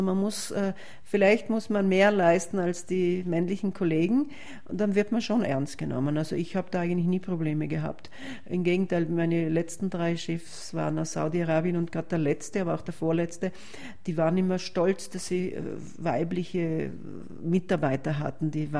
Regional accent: Trentino-Alto Adige, Italy; also born or lived in Vienna; also ich bin Südtirolerin, habe in Wien gelebt.

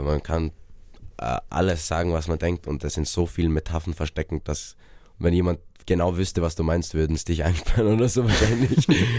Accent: Austria; dass ich meine Heimat auch vermisse. Aber wenn ich jetzt einen Monat in Island bin, vermisse ich auch meine Freunde und alles in Österreich und meine Familie.

